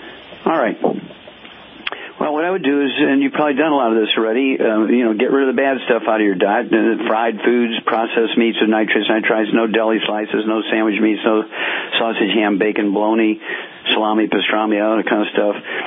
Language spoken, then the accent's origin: English; Missouri, United States; let's start out in my home state, Missouri, and go to Edward.